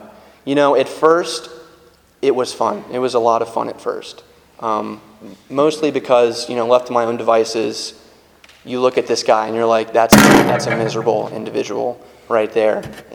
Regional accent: Virginia Beach, Virginia, United States; now in Tampa, United States; I'm not from Tampa. I have accepted that I've been here long enough that I'm a Floridian. But I'm from Virginia. I'm from Virginia Beach. That's where I grew up.

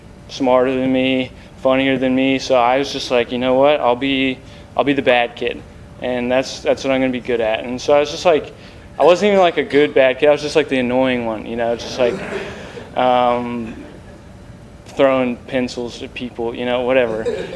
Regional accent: Tampa, Florida, United States; born there; So I was born in Tampa

